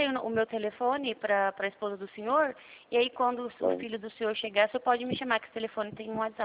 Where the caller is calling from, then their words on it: Presidente Prudente, São Paulo, Brazil; Eu falo aqui de Presidente Prudente.